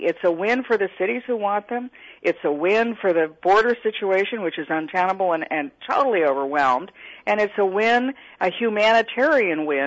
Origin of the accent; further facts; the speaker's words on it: New York, United States; And I want to point out, I'm from New York. I'm not a Washingtonian.